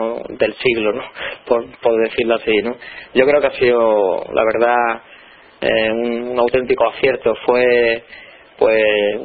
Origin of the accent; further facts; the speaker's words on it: Ceuta, Spain; yo nací en Ceuta y sigo viviendo en Ceuta